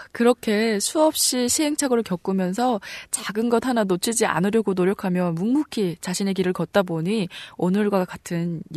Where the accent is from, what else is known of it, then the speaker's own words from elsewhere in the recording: North Korea; now in South Korea; 북한에서 이 월트 디즈니 애니메이션을 다 보면서 자랐거든요.